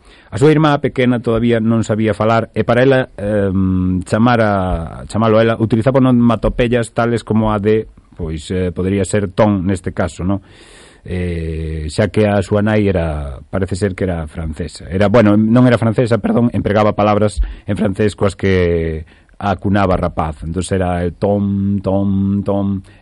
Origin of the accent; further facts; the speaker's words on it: Galicia, Spain; temos aí un potencial moi importante como galegos para poder explorar e explotar